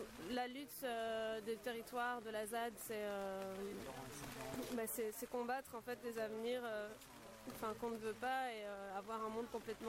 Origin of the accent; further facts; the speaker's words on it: Brussels, Brussels-Capital Region, Belgium; moi, du coup, je viens de Bruxelles, donc je viens vraiment d'un lieu totalement urbain. Et puis, je viens d'un milieu assez politisé